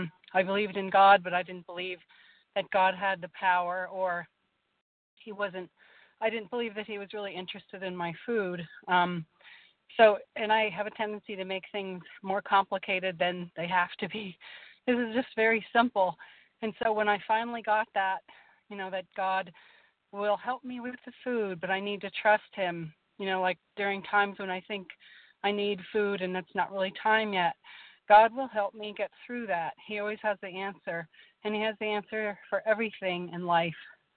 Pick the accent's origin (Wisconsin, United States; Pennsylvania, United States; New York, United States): Pennsylvania, United States; I'm from Pennsylvania.